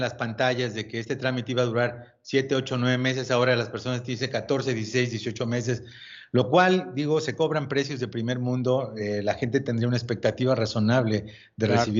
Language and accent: Spanish; Mexico; Yo soy residente permanente, los dos somos mexicanos